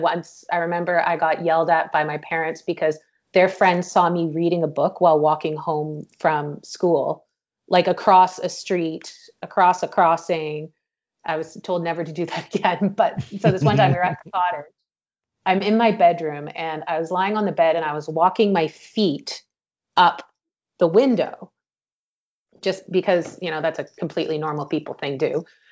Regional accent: Toronto, Ontario, Canada; I grew up in Toronto, Ontario.

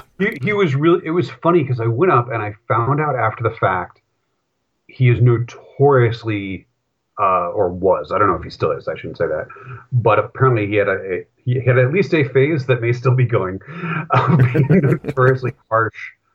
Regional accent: New England, United States; I mean, I grew up in New England, very strong New England roots

